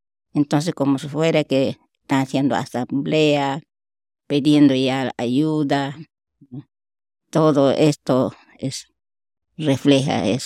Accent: Ucayali, Peru; vengo del Perú, de un departamento región de Ucayali. Soy pueblo jipíbano.

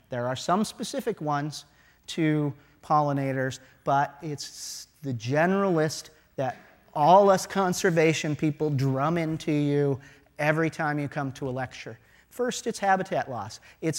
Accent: Midwest, United States; This is nice and green, and this is where I grew up in the Midwest

